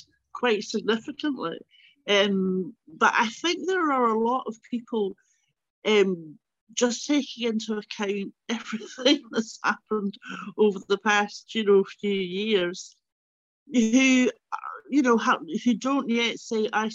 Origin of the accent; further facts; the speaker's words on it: London, United Kingdom; growing up in London and going back to Glasgow and going back to Scotland